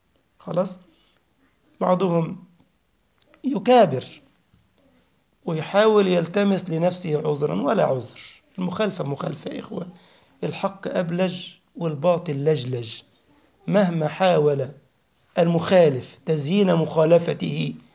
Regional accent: Egypt; كانت عندنا في مصر في الحومة

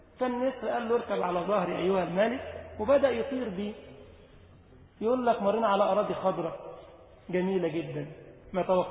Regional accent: Egypt; انا عزيز ان انا مصري

